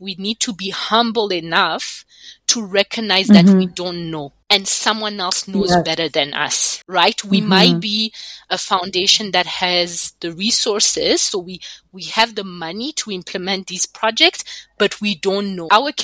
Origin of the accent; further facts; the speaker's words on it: Burundi; Because I feel like when we were growing up in Burundi, I could just walk and go to my friend's place down the road.